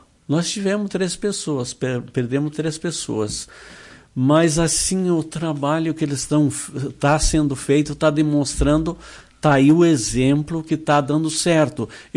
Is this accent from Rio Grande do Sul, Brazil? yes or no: yes; Barracão, Rio Grande do Sul, Brazil; born there; eu moro aqui, eu nasci em Barracão, mas pertencia para Lagoa Vermelha.